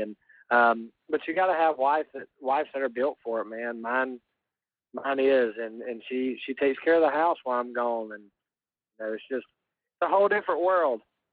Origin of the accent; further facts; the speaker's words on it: Georgia, United States; I'm from Georgia, South Carolina area originally, and so I grew up listening to bands like